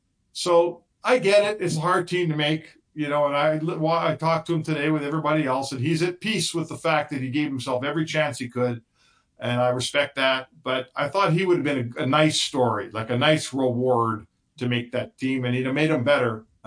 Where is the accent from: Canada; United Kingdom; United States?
Canada; I'm a Canadian fan of Canada.